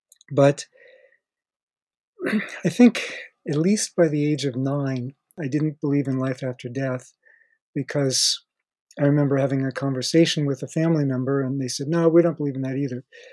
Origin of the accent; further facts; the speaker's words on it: Ohio, United States; I grew up in suburban northern Ohio, and my parents were very respectable socially and morally and so on.